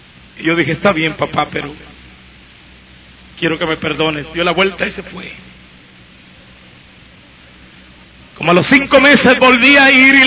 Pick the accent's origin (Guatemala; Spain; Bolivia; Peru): Guatemala; mi conversión fue sonada en Guatemala. Fui a mi pueblo a ver a mi padre.